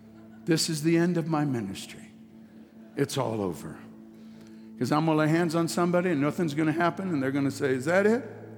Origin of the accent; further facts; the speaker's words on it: Kolkata, West Bengal, India; born there; You know, I was born in Pentecost. My parents are Pentecostal missionaries. I was born in Calcutta, India. I was born in a house in Calcutta, India.